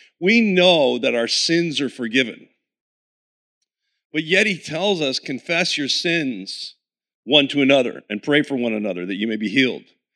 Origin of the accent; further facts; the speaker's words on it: New Jersey, United States; I'm from Jersey. I offend people every day.